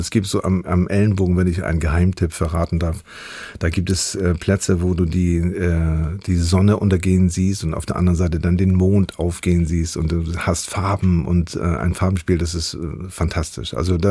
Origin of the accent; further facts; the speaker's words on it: Grömitz, Schleswig-Holstein, Germany; also born or lived in Timmendorfer Strand; Ich bin groß geworden an der Ostsee in Grömitz und am Timmendorfer Strand. Später sind wir an die Nordsee gewechselt, nach Amrum, Föhr und Langenes und Sylt und so.